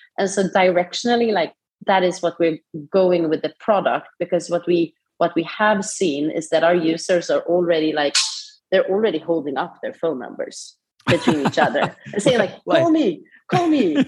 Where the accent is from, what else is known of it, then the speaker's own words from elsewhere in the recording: Sweden; Okay, so I come from Sweden. I grew up in Sweden.